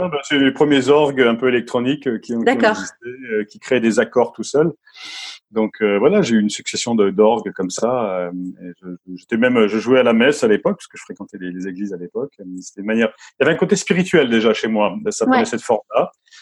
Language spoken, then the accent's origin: French; Grand Est, France; born there